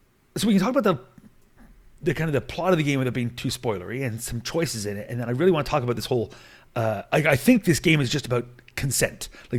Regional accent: Canada; As a Canadian, there is no option there.

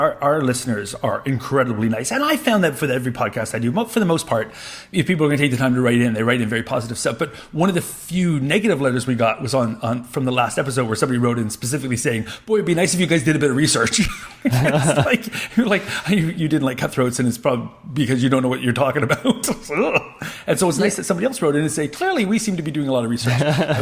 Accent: Canada; Oh, as a Canadian, I would just like to say sorry

